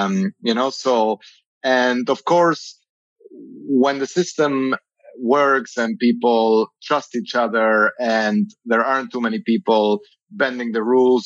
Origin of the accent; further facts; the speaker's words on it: Argentina; English is a second language; I grew up in Argentina where we actually make it, it's part of our cultural DNA.